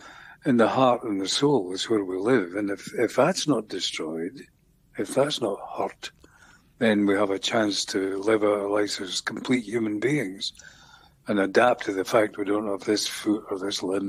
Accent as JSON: {"language": "English", "region": "Scotland", "country": "United Kingdom", "tie": "born or raised there", "moved": "yes", "lives_now": "Australia", "said": "Scotland, where I was born and raised, and Australia, where I lived, you know, I've lived for the last 55 years."}